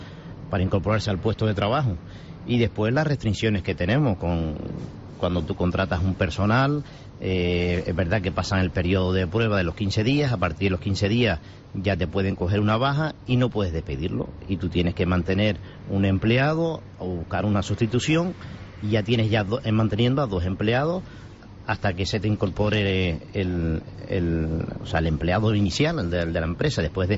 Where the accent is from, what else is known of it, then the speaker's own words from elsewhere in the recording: La Orotava, Canary Islands, Spain; Nosotros somos de La Rotava y abrimos allí hace como 12, 15 años.